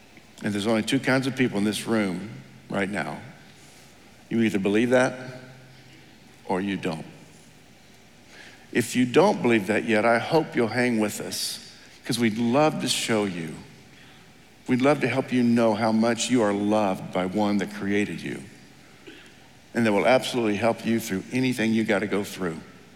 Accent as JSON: {"language": "English", "country": "United States", "tie": "born or raised there", "said": "There's some level in the United States, growing up in America, the greatest country on the planet, we just think we are protected"}